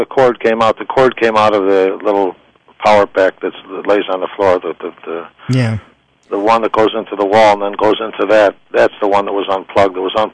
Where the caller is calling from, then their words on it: Penfield, New York, United States; I'm Penfield as well.